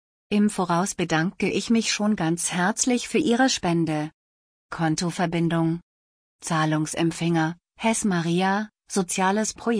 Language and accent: German; Andhra Pradesh, India; Am 30. Juli 1982 wurde ich in Indien geboren und bin dort mit zwei Brüdern aufgewachsen.